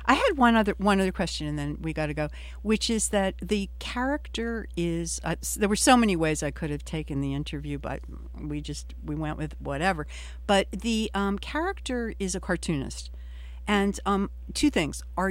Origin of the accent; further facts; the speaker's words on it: Newark, New Jersey, United States; Growing up in Newark was our little, it was lower middle class, little apartments, nothing great.